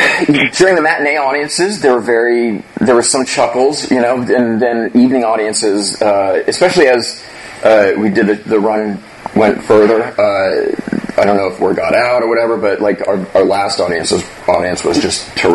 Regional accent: Maryland, United States; since I'm originally from the East Coast, Maryland

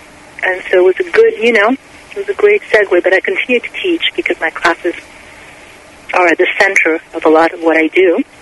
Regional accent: France; also born or lived in New York, United States; I was born in New York, but when I was young, my dad worked for the William Morris Agency, and he became the president and opened their first offices in Europe, in Paris, in the 60s. So we moved to France.

